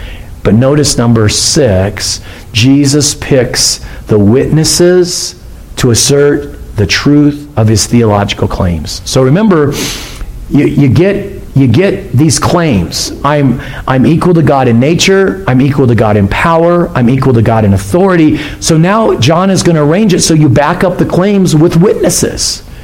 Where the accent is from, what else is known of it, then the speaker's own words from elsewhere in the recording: Connellsville, Pennsylvania, United States; born there; I was born in Connellsville, Pennsylvania.